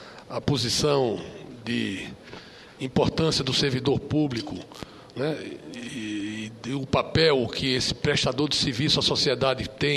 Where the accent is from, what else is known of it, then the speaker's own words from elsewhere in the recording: Roraima, Brazil; nós somos do estado de Roraima, que é um estado formado por servidores públicos exemplares.